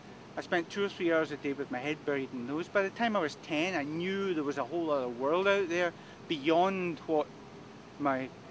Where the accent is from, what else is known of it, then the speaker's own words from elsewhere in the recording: Glasgow, Scotland, United Kingdom; I come from the East End of Glasgow. I should be living in a housing project in the East End of Glasgow